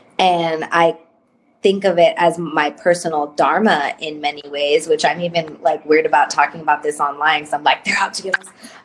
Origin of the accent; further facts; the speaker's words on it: Denver, Colorado, United States; So I'm a mestiza. I was raised in Denver, Colorado, and I currently live in my grandparents' house that they bought.